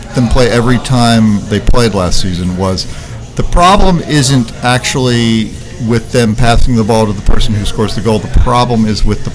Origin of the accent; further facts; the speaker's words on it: Kentucky, United States; I am from Kentucky, and don't you forget it.